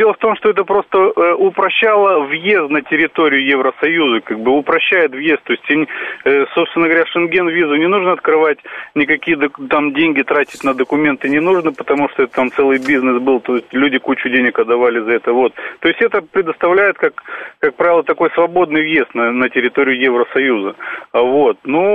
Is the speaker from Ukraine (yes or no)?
no; Chișinău, Moldova; Я из Кишинева, сам из Молдавии, вот, и хочу вам сказать